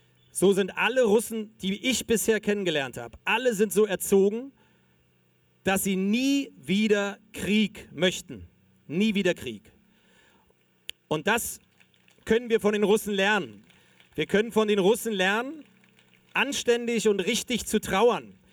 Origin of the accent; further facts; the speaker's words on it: East Germany, Germany; ich komme ja aus der DDR, aus dem Osten damals, habe deswegen noch ein bisschen Russisch gelernt